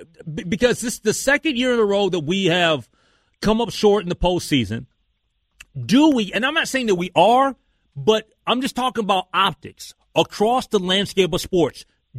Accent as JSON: {"language": "English", "region": "Minnesota", "country": "United States", "said": "I'm a Minnesotan, man. I love all the sports teams here"}